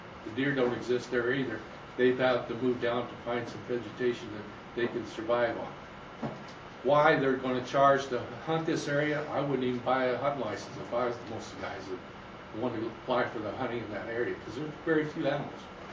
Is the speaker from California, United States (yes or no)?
no; Riderwood, Washington, United States; now in Castle Rock, United States; I live in Castle Rock, Washington, and I'm a native, as you might say, because I was born and raised in Riderwood.